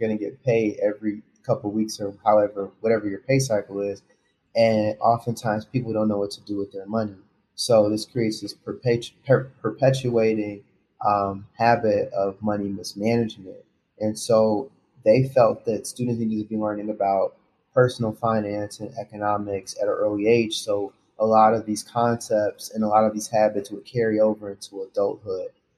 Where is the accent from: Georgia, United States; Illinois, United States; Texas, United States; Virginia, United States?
Illinois, United States; Chicago; I grew up on the South Side of Chicago